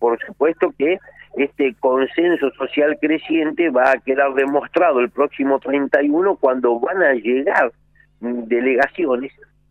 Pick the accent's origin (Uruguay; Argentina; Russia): Argentina; nosotros siendo argentinos